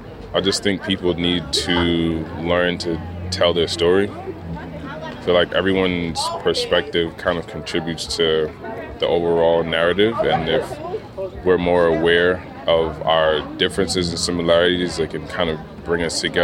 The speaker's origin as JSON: {"language": "English", "town": "Brooklyn", "region": "New York", "country": "United States", "said": "I'm from Brownsville, Brooklyn."}